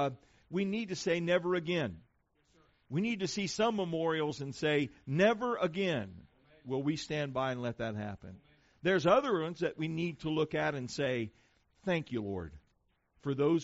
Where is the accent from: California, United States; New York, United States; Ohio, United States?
Ohio, United States; There are things that I remember growing up in Ohio.